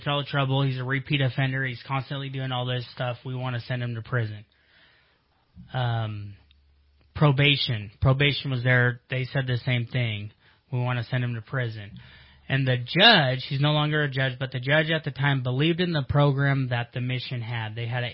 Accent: South Dakota, United States; I'm from South Dakota. I'd go back. I'll go work on the farm with my aunt and uncle.

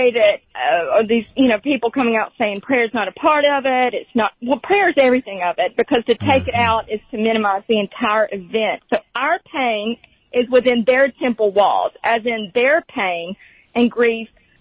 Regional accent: Georgia, United States; So I was born in South Georgia, born into Latter-day Saints, and then raised Southern Baptist.

